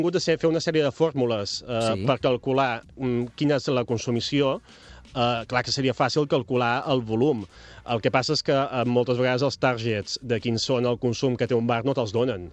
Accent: Ciutadella, Balearic Islands, Spain; Jo som de Ciutadella

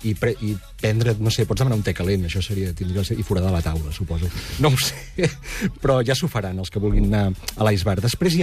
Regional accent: Begur, Catalonia, Spain; Com diem a Begú, al meu poble

